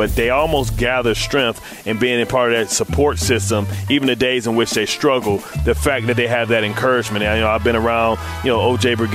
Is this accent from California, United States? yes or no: no; Detroit, Michigan, United States; listen, I'm from Detroit.